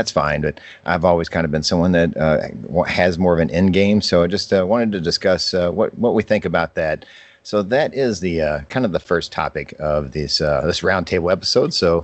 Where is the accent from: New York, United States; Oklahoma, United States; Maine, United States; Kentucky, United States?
Kentucky, United States; Louisville; I'm from Louisville, Kentucky, and I am drinking a Miller Lite.